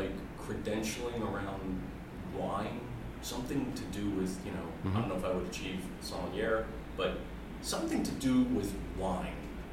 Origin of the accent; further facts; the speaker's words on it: New Jersey, United States; So I grew up in New Jersey, so New York was always my city. That was my city. But I'm not living there now.